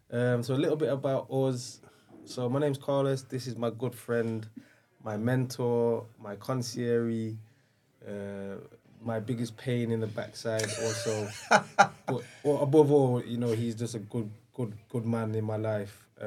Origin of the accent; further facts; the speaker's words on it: Derby, East Midlands, United Kingdom; I grew up in Derby.